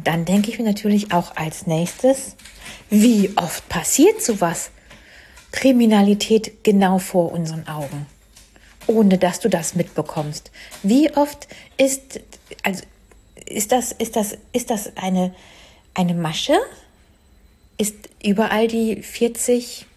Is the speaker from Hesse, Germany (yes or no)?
no; North Rhine-Westphalia, Germany; Eine Düsseldorfer Pizzeria, was ja nicht allzu weit von meinem Heimatort weg ist